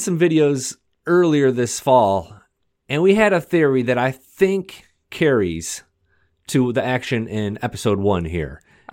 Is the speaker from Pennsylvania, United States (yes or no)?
no; Detroit, Michigan, United States; I grew up in Detroit. I was not.